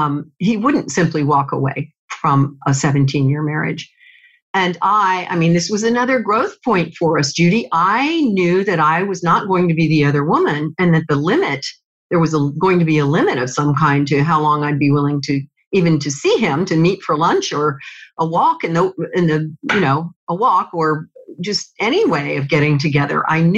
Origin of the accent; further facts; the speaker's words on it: Tampa, Florida, United States; So he called my mother in Tampa, which is my hometown.